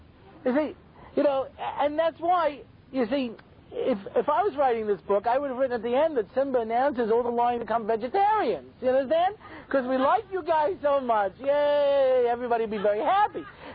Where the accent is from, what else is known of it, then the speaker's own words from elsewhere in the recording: New York, United States; now in California, United States; Now, I moved to California. One of the reasons was because I grew up in New York and I hated snow.